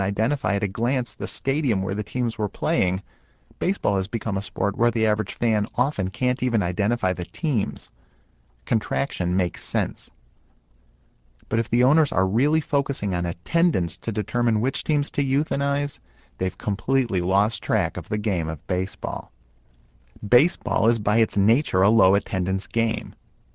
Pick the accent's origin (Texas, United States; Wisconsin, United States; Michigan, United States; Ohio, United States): Ohio, United States; Cleveland; I'm from Cleveland.